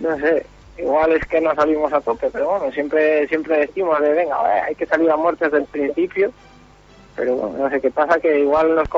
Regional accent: Aranda de Duero, Castile and León, Spain; soy de Aranda, sí.

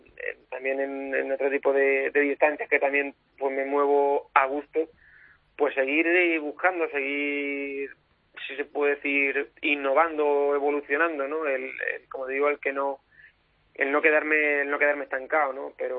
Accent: Extremadura, Spain; para mí como extremeño, muy bonito

